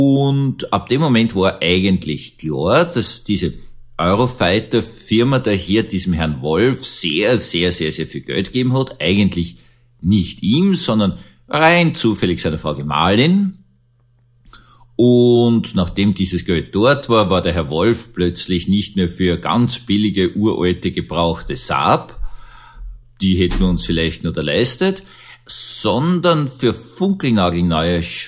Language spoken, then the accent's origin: German; Austria; Wir haben eine ganz einfache militärische Erfahrung als Österreicher. Wir haben alle Kriege verloren.